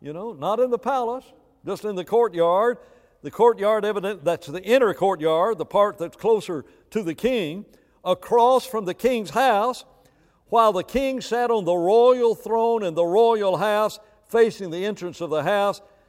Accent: Alabama, United States; I grew up in Alabama, and this has very little to do with time.

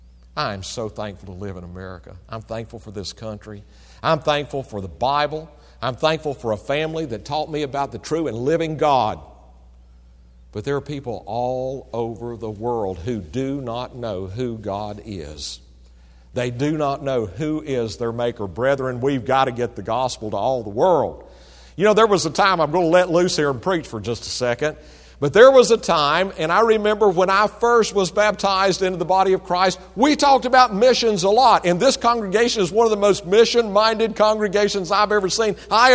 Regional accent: North Carolina, United States; And I said, I'm from the other redneck state. I'm from North Carolina. But I am from North Carolina.

